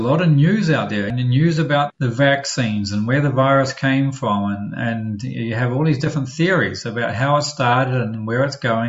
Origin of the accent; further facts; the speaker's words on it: New Zealand; Yeah, and actually, New Zealand, that's my home country.